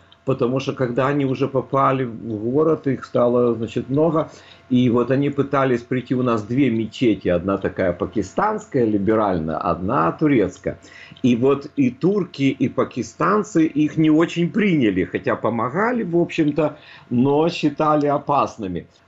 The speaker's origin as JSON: {"language": "Russian", "country": "Ukraine", "said": "Когда я им объяснял, что я из Украины, они слабо видели разницу тогда."}